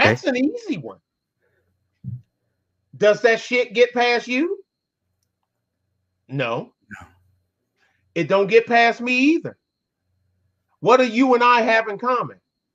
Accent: Detroit, Michigan, United States; I'm from Detroit's West Side. I lived that fucking movie.

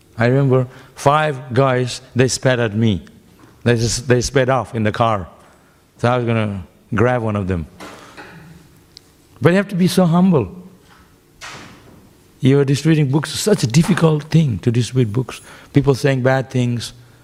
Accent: Vrindavan, Uttar Pradesh, India; I grew up also in Vrindavan.

